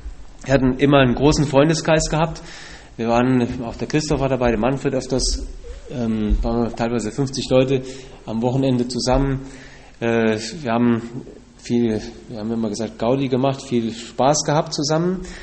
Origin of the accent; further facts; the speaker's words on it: Herborn, Hesse, Germany; also born or lived in Berlin / Haiger; now in Colombia; Ich bin eigentlich in Berlin geboren. Danach haben wir 2 Jahre, also ich habe 2 Jahre in Berlin gewohnt, dann 2 Jahre in Haiger und dann den Rest in Herborn-Seelbach.